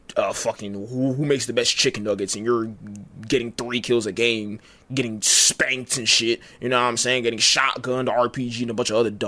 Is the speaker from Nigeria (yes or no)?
yes; Nigeria; Even though I'm Nigerian, I could say that.